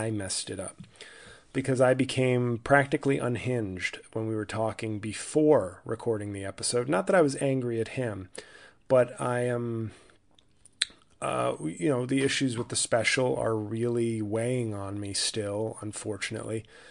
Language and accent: English; New York, United States; now in New Jersey, United States; And, I live in Jersey. I'm from New York.